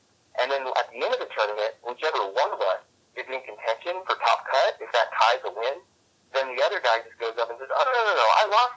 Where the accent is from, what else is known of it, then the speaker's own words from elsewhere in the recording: California, United States; considering I'm from Northern California and you guys hate us